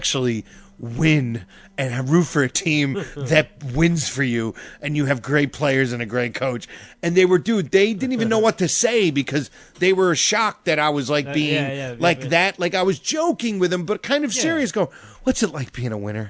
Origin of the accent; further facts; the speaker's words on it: Parsippany, New Jersey, United States; hey, listen, I grew up in Parsippany, and our high school